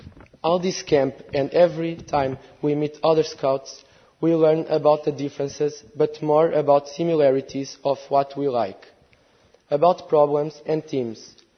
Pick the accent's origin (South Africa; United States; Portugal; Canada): Portugal; Good morning, everyone. … from Portugal.